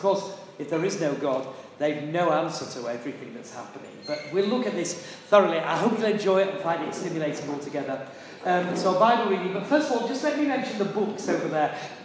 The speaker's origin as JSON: {"language": "English", "region": "Yorkshire and the Humber", "country": "United Kingdom", "said": "I'm a Yorkshireman"}